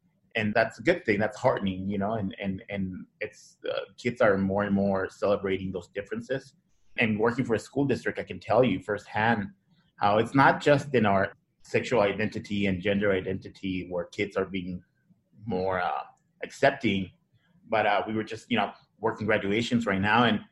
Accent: Ciudad Juárez, Chihuahua, Mexico; also born or lived in El Paso, United States; I mean, I'm a true border person. I was born in El Paso, but was raised in Juarez. And grew up with family that's very traditional of the border.

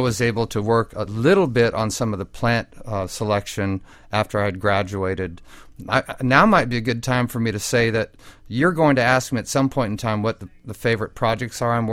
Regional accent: Omaha, Nebraska, United States; born there; moved away; also born or lived in Southern California / Illinois / Ohio / Miami; Actually, I was born in Omaha, Nebraska … so I beat you to the punch of you asking if that's my real name.

